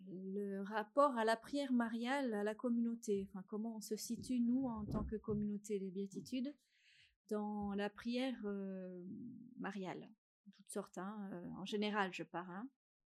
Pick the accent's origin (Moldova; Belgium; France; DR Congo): Belgium; moi je suis belge, hein, donc j'étais en Belgique